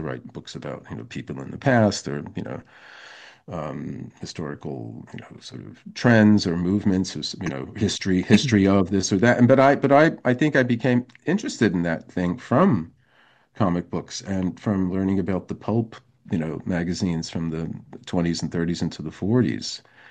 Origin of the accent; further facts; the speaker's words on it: United States; at least for myself growing up in the States in the 60s, was popular culture of the 40s or the 30s or 40s.